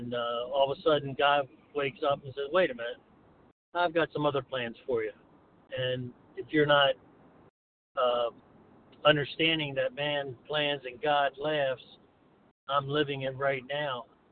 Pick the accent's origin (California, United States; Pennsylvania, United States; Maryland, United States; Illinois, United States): Maryland, United States; I'm from Maryland Eastern Shore.